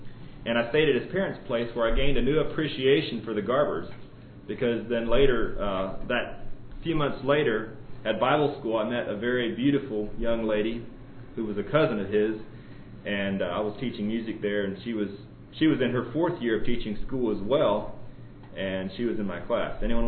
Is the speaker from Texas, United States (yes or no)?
no; Tennessee, United States; I grew up in Tennessee, where I was fortunate to attend only one school from kindergarten all the way through high school.